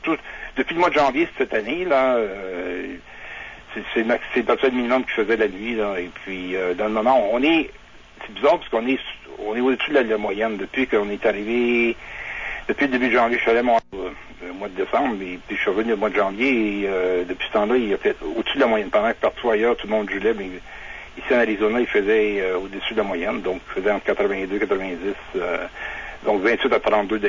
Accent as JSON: {"language": "French", "region": "Quebec", "country": "Canada", "tie": "born or raised there", "also_born_or_lived": "Ontario", "said": "Moi, je suis né en Ontario. J'ai toujours eu toute mon éducation s'est faite en français au Québec."}